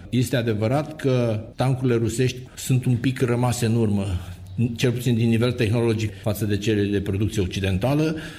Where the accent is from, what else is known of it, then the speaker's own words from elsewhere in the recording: Romania; Și mă simt mândru ca român că am achiziționat.